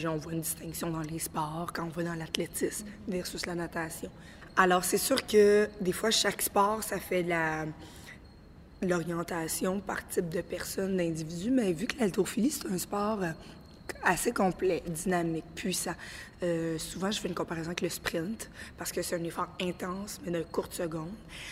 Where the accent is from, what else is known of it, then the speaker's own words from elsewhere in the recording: Montreal, Quebec, Canada; fière d'être mulâtre, d'être noire, je vois pas de différence par rapport aux autres. Peut-être parce que j'ai grandi à Montréal